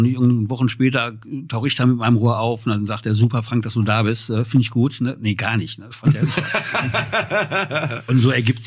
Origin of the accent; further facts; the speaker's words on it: Bochum, North Rhine-Westphalia, Germany; Und ich bin ja Bochumer.